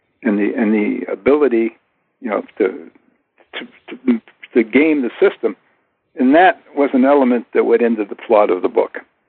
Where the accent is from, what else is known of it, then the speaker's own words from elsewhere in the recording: United States; I said, look, I'm an American with a high security clearance. It's my duty to report anything of military interest to my country.